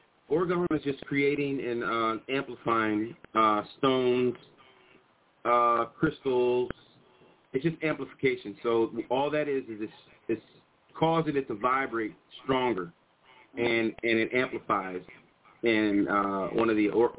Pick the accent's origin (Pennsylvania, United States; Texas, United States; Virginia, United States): Virginia, United States; Fairfax; we had microwaves built into our house. I grew up in Fairfax.